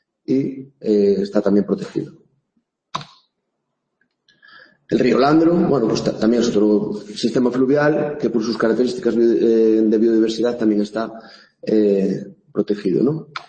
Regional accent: Begonte, Galicia, Spain; yo soy de Begonte, pertenezco a esta zona, al Pagar Real Adratámoga, es un LIC, lugar de interés comunitario

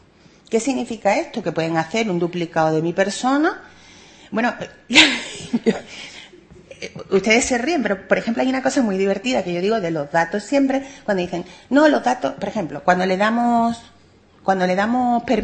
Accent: Andalusia, Spain; yo que vengo de la Costa del Sol

